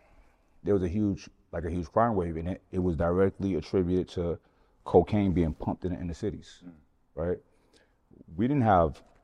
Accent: Brooklyn, New York, United States; I'm from Brooklyn, New York. We call it the Planet Medina. It's a place that I think that my genesis, my upbringing, me being from Brooklyn gave me a lot of confidence, right?

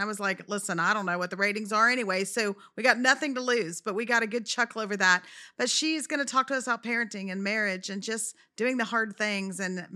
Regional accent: El Paso, Texas, United States; So I grew up in El Paso. My mom and dad are from that area, everyone.

